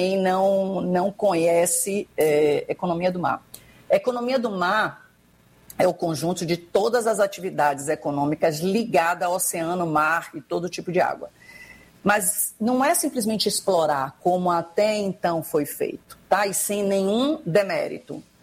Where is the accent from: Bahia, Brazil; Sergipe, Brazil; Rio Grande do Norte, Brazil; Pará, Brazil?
Bahia, Brazil; eu sou baiana.